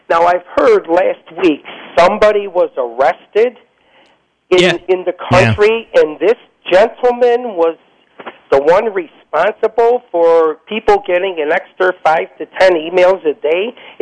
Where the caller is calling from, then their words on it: Rochester, New York, United States; Oh, Rochester.